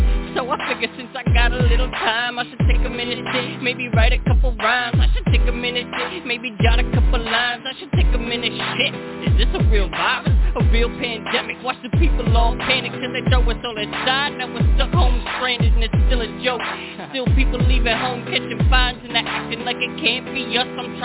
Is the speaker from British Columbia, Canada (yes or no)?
no; Halifax, Nova Scotia, Canada; from Halifax, Nova Scotia. This is some real shit.